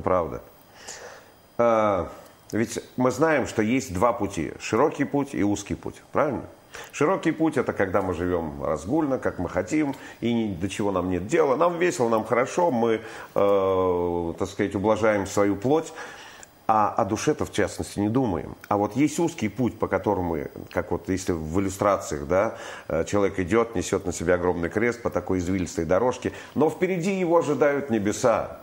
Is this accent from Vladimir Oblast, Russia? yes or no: yes; Vladimir Oblast, Russia; Я принял крещение у себя на родине, в Владимирской губернии, в 89-м году.